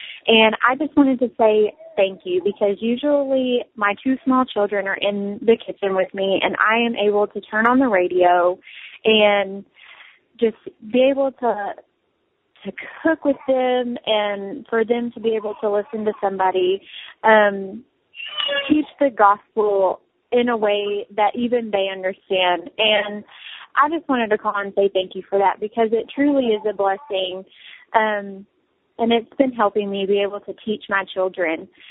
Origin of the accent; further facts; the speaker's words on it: Arkansas, United States; I'm from Arkansas.